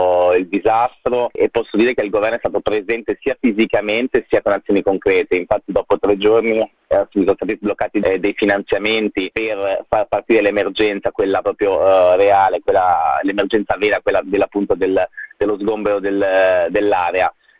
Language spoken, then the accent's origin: Italian; Genoa, Liguria, Italy; Io ripeto, sono genovese